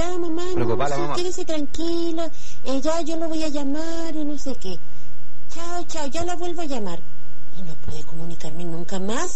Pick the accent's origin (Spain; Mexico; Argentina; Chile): Chile; Alerce, Los Lagos; Yo soy de acá, de Alerce.